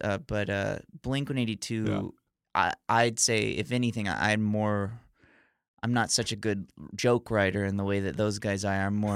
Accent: Alabama, United States; now in Los Angeles, United States; It took me a long time to figure out how to even have fun in LA because of the kind of stuff I was used to as a kid in Alabama.

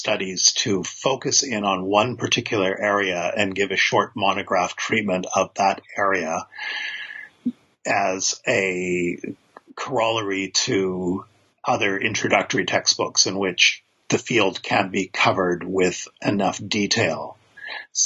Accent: Canada; I'm a Canadian biblical scholar.

